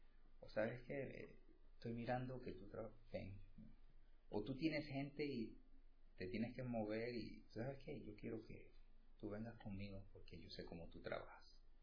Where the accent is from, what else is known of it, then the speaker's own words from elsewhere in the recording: Puerto Rico; now in United States; yo me crié en Puerto Rico. He perdido, porque estoy viviendo aquí en los Estados Unidos